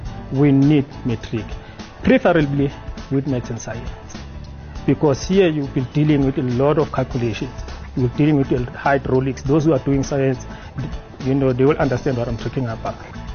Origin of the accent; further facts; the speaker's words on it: Newcastle, KwaZulu-Natal, South Africa; I am from KwaZulu-Natal in Newcastle.